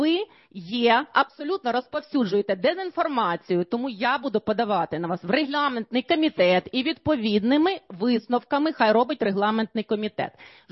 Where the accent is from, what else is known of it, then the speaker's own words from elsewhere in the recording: Kyiv, Ukraine; born there; Я киянка, і мені соромно. Так, з нульового я тут народилася.